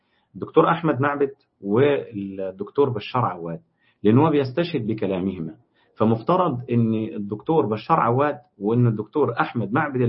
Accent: Egypt; على المصيبة اللي حصلت عندنا في مصر امبارح

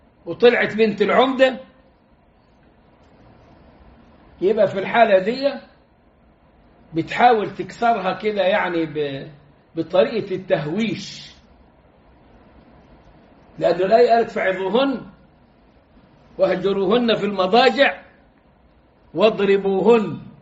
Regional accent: Upper Egypt, Egypt; عندنا في الصعيد بتاعنا المصري

